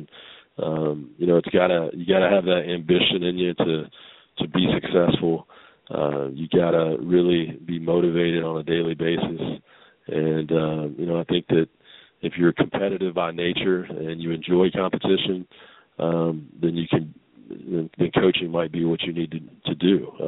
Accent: Hickory, North Carolina, United States; I'm from Hickory, North Carolina.

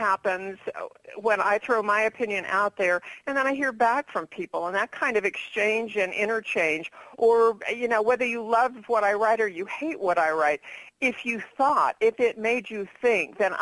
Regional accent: Texas, United States; Or, I am from Texas.

